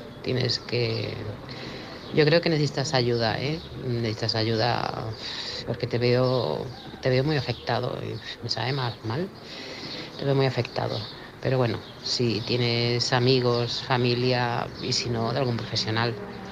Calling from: Manresa, Catalonia, Spain; corresponsal de Manresa, Barcelona.

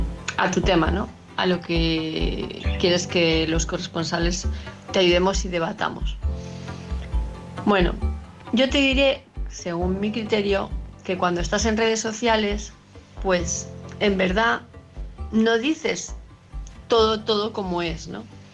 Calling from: Palma de Mallorca, Balearic Islands, Spain; de Palma de Mallorca

